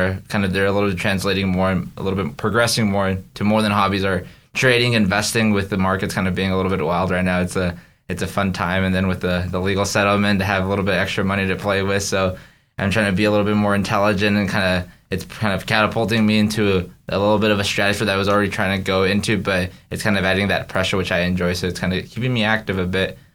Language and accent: English; San Diego, California, United States; also born or lived in Mexico; born and raised in San Diego, so all of my 21 years now, my birthday was a couple of days ago, so all my 21 years have been here in San Diego, kind of bounced around from different areas depending on school, family.